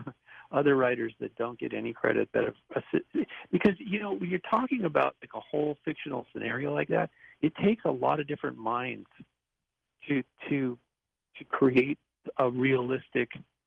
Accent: Malibu, California, United States; I got to meet Frank Capra Sr. when I was growing up in Malibu.

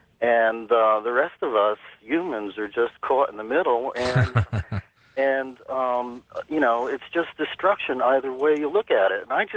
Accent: Ringling, New Jersey, United States; I'm from Ringling, New Jersey.

